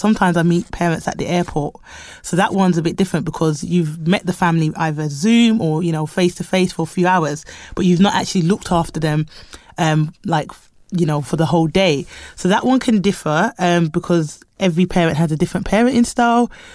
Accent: United Kingdom; born there; I am a black nanny. I'm Jamaican. I'm born in the UK, but I am Jamaican by heritage.

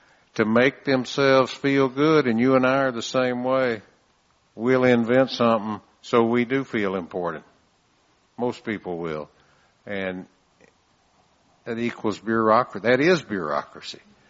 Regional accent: San Antonio, Texas, United States; Well, I don't know. I'm from San Antonio. It hasn't rained this year.

